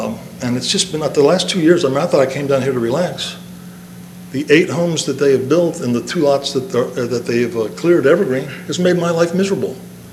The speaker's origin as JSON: {"language": "English", "town": "Bethany Beach", "region": "Delaware", "country": "United States", "tie": "born or raised there", "said": "I grew up in Bethany Beach in a 1,200 square foot cottage with one brother and two sisters."}